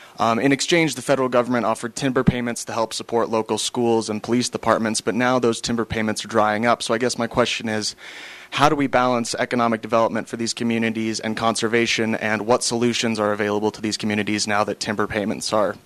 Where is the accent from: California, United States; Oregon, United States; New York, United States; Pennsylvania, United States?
Oregon, United States; Hood River; I'm a student at the University of Utah, but I grew up in Hood River, Oregon.